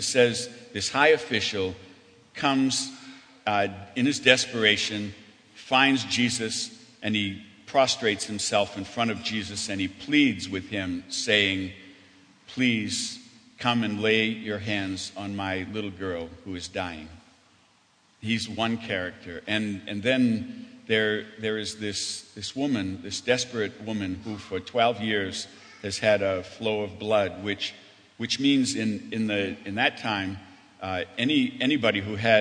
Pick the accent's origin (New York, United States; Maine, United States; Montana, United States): Maine, United States; takes place in a prison in Maine, in my home state, but I've never been inside that prison.